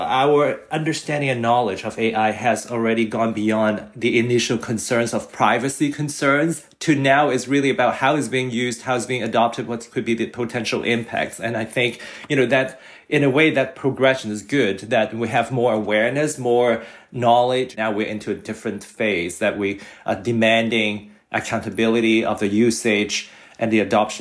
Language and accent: English; Hong Kong; I was born and raised in Hong Kong, so it has a more culture of accepting the authorities, what you are told to do.